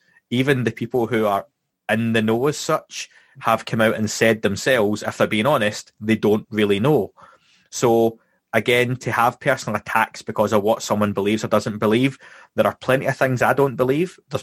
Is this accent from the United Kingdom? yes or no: yes; Scotland, United Kingdom; my background and where I'm from Scotland